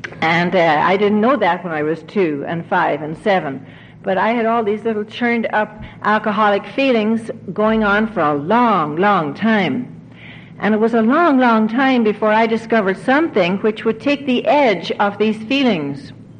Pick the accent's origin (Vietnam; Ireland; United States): Ireland; You probably have figured out by now that I come from Ireland.